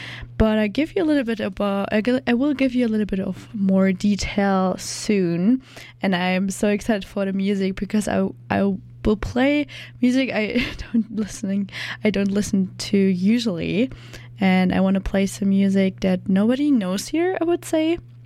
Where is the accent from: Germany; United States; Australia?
Germany; I'm from Germany